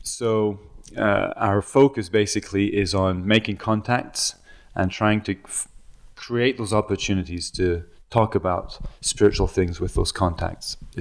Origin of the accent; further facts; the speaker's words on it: Lyon, Auvergne-Rhône-Alpes, France; I was born and raised in Lyon. I grew up attending a Bible-believing Anglican church, an English-speaking church.